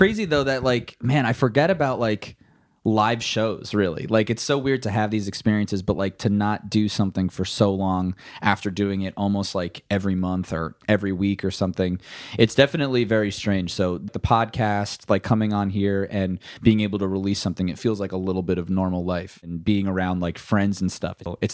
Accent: New Jersey, United States; now in Los Angeles, United States; I am a musician from New Jersey. I live in Los Angeles, California

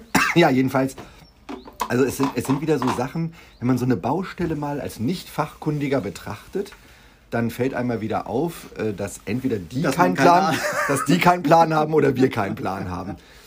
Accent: Hanover, Lower Saxony, Germany; was erstmal per se als Hannoveraner, finde ich, eine Frechheit ist

